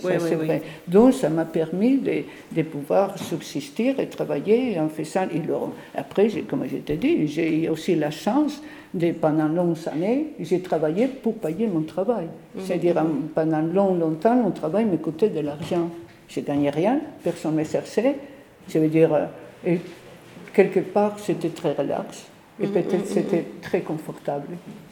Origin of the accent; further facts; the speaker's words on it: Spain; now in France; je m'intéressais à ça d'abord parce que j'étais en France, je venais d'Espagne